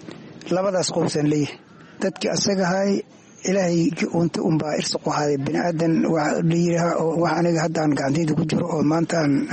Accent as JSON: {"language": "Somali", "town": "Dhoobley", "region": "Lower Juba", "country": "Somalia", "tie": "born there", "said": "Waxaan ku dhashay Dhoobley weli iyo Kismaayo, weli meel Dhoobley soo xogto Kismaayo ka sokays."}